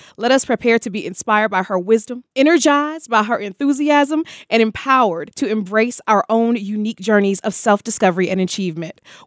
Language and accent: English; Detroit, Michigan, United States; I remember the first time I met you was in my hometown of Detroit, Michigan